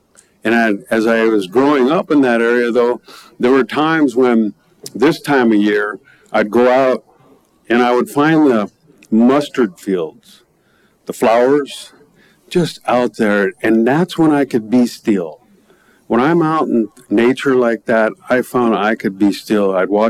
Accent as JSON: {"language": "English", "town": "Palo Alto", "region": "California", "country": "United States", "tie": "born or raised there", "said": "So a little background, as a kid growing up in the Palo Alto area, very nervous kid, right?"}